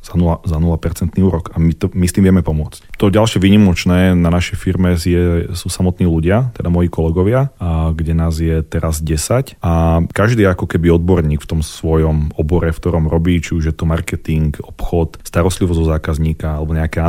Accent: Žilina Region, Slovakia; now in Bratislava, Slovakia; Žijem v Bratislave, ale áno, pôvodom Lipták.

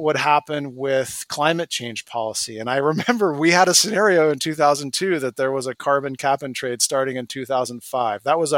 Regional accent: Eugene, Oregon, United States; I grew up in Eugene, Oregon, track capital of the world.

